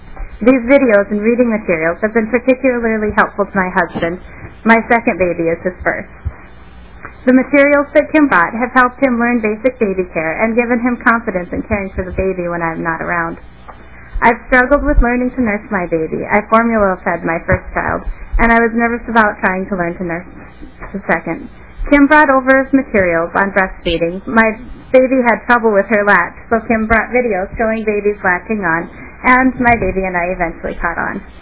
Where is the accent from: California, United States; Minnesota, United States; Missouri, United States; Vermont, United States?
Minnesota, United States; Brainerd; I'm from Brainerd.